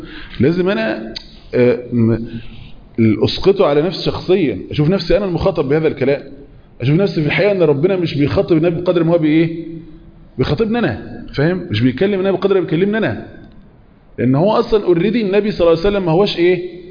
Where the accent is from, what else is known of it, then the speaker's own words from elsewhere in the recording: Saudi Arabia; انا سعودي